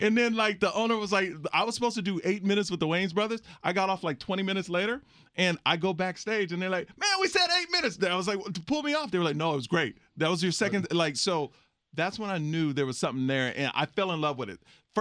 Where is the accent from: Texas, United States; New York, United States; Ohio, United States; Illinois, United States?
Texas, United States; Houston; You know, growing up in Houston, Texas, went to a predominantly white school.